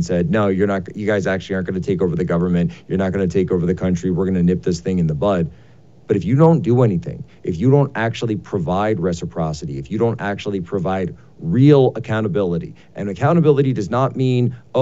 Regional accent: Philadelphia, Pennsylvania, United States; You know, I'm from the Philadelphia area.

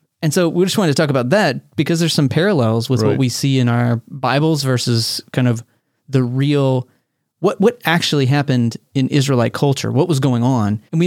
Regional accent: Texas, United States; It was my first trip east of the Mississippi because I grew up in Texas.

